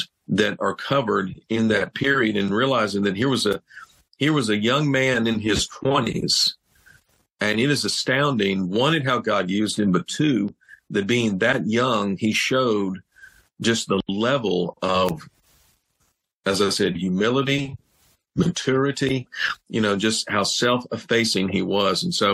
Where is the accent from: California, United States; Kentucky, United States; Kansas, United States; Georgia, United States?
Georgia, United States; And I was in my home state of Georgia.